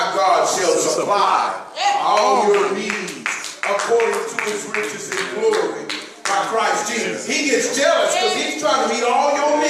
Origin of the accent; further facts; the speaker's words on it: Austin, Texas, United States; I grew up over in East Austin off of Martin Luther King.